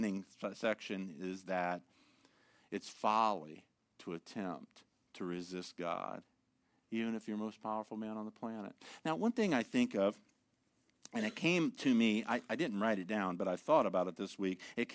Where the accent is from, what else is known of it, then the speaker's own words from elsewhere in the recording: Ohio, United States; I was raised in Northern Ohio.